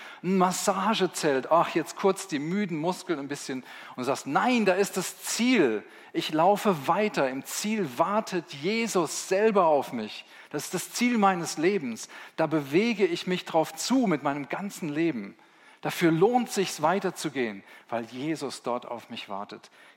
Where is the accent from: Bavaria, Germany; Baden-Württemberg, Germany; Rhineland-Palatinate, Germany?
Rhineland-Palatinate, Germany; Busenhausen; also born or lived in Helmenzen; Ich komme aus Busenhausen. Oh, peinlich. Okay. Zum Glück sind wir später nach Helmensen gezogen, dann ging es dann wieder. Wir haben dann Bauernhof.